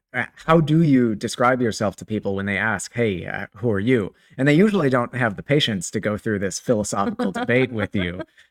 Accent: Kansas, United States; also born or lived in California; oh yeah, I was born in California, I grew up in Kansas, I'm married, I have a dog, I have a house.

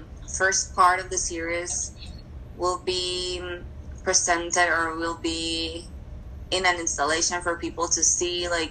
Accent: Ciudad Juarez, Chihuahua, Mexico; you should come to Juarez. Like, I'm from Juarez.

